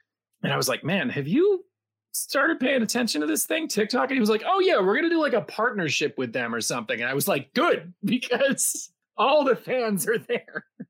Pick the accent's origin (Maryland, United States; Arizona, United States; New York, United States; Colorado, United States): New York, United States; Port Washington; also born or lived in Vermont; I grew up on Long Island in Port Washington on the North Shore, which I hated. And I got, as soon as I was out of junior high, I was out of Port Washington.